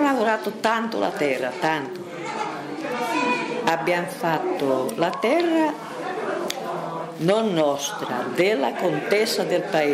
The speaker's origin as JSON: {"language": "Italian", "region": "Basilicata", "country": "Italy", "moved": "as an adult", "lives_now": "Lombardy, Italy", "said": "Vengo da lontano e è solo 57 anni che sono in Lombardia. Vengo della Basilicata, provincia di Potenza. Sto in Bergamasco"}